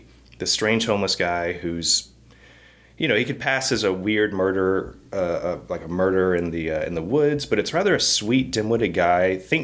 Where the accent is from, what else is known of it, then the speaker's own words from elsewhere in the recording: Texas, United States; I'm from the Rio Grande Valley.